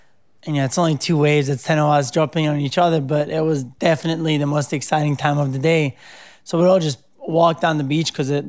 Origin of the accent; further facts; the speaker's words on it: Cerveteri, Lazio, Italy; English is a second language; So I'm from Rome. I was born in Rome and I grew up right outside Rome in a little town called Cerveteri, which is kind of by the sea.